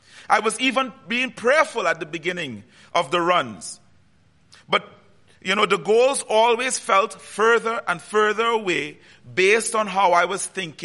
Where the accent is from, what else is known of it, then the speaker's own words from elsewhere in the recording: Trinidad & Tobago; As you can tell, I have an accent. I'm from the Caribbean, from Trinidad and Tobago specifically.